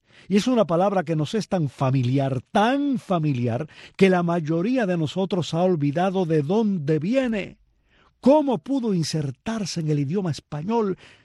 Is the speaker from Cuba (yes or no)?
yes; Cuba; Nuestra forma de hablar, la de los cubanos, está llena de palabras que no son palabras del español original.